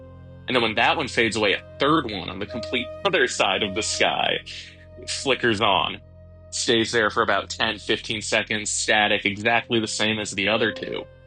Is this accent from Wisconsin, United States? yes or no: yes; Ashland, Wisconsin, United States; now in Chicago, United States; I'm from Chicago, but this story takes place in the town I grew up in northern Wisconsin. It's a place called Ashland.